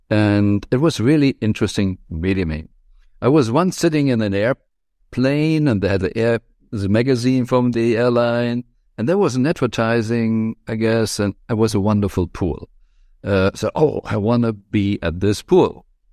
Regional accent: Germany; especially because I came from Germany

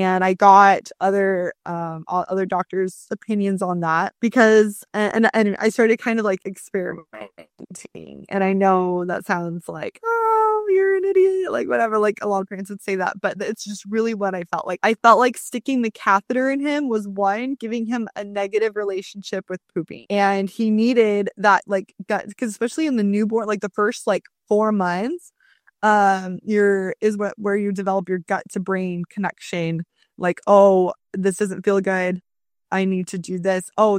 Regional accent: Arizona, United States; I'm from Arizona, and I have like a team of naturopathic doctors in Arizona.

